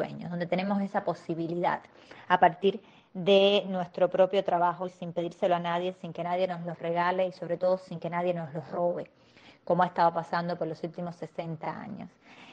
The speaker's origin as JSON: {"language": "Spanish", "country": "Cuba", "said": "Ahora somos los cubanos dentro de la isla y también fuera de la isla quienes somos los protagonistas de las protestas"}